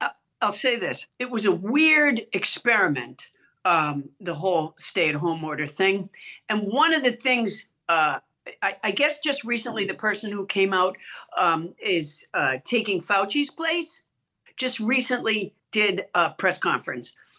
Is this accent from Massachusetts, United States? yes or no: yes; Massachusetts, United States; also born or lived in Alabama; I used to eat, because I was born in Alabama, raised in Massachusetts. So my mother was a very good Southern cook.